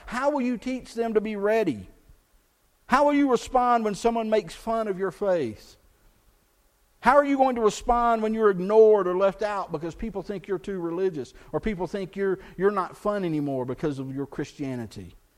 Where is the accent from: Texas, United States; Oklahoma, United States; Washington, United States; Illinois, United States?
Texas, United States; Those of you that grew up here, I grew up in Texas, I mean, you just went to church, right?